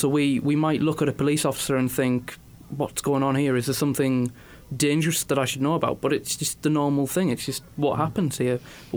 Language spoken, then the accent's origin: English; Darlington, North East England, United Kingdom; I'm from Darlington originally, which is a small town near Newcastle upon Tyne. It's about 45 minutes drive away.